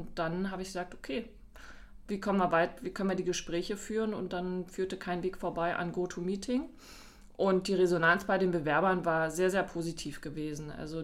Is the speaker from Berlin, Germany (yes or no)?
yes; Berlin, Germany; born there; Ja, bin gebürtige Berlinerin